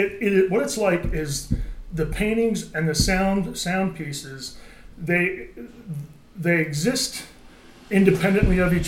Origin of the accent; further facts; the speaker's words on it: New York, United States; also born or lived in Wisconsin / Buffalo; I was born in Wisconsin. I grew up mostly in Wayne County, New York, but we lived in Buffalo and the Finger Lakes.